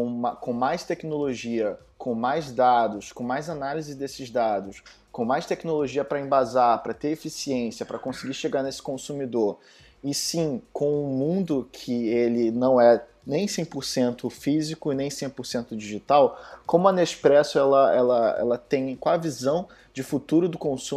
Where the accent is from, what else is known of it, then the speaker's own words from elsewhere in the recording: Brazil; Eu sou brasileiro, André.